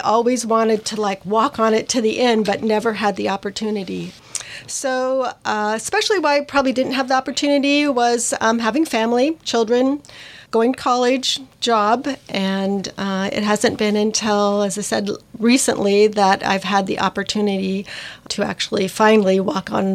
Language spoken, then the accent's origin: English; Longview, Washington, United States; So I grew up here in Washington in Longview